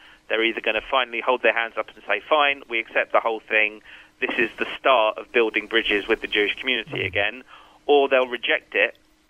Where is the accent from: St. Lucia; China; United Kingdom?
United Kingdom; I hope one day that I, as a British Jew, will feel comfortable voting for Labour again.